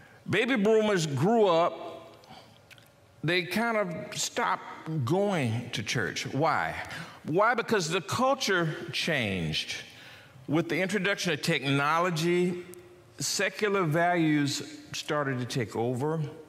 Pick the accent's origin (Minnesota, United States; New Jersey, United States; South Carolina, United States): South Carolina, United States; a little hot hard bench church like I grew up in South Carolina when I was a boy